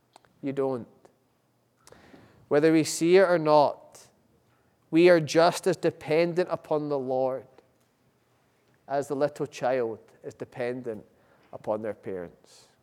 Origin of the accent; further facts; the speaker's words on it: Scotland, United Kingdom; when I was growing up in Scotland.